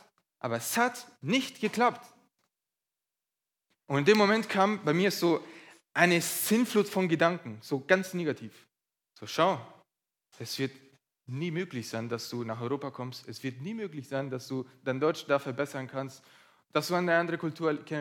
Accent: Chile; ich komme aus Chile und in Chile war ich in einer Schweizer Schule, von klein auf.

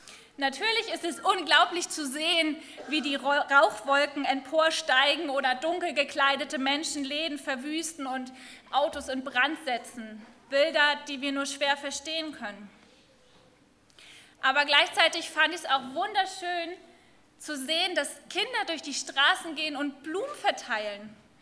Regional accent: Hamburg, Germany; now in Lüneburg, Germany; Ich bin in Hamburg geboren, ich bin dort aufgewachsen

